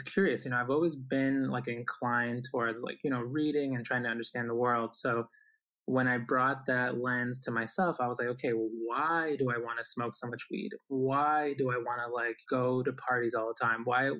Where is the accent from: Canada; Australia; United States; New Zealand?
United States; Boston, Massachusetts; also born or lived in Guayaquil, Ecuador; I was born in Ecuador in the city of Guayaquil, and I came with my family to the United States when I was about 4 years old. So I definitely think of myself as Ecuadorian American. I think it's a good mixture of both. And I grew up in the city of Boston.